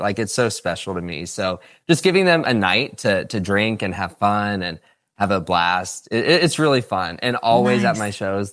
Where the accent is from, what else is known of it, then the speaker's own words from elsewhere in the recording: Florida, United States; I'm from Florida.